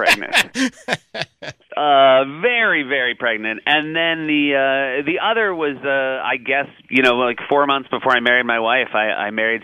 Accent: New England, United States; it reminds me a lot of growing up in New England, which I love a great deal

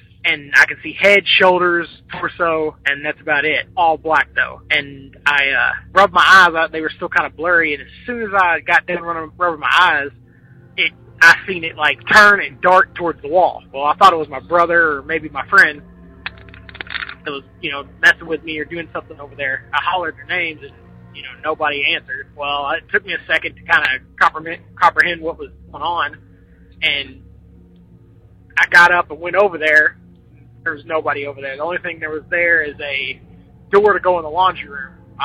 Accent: Louisville, Kentucky, United States

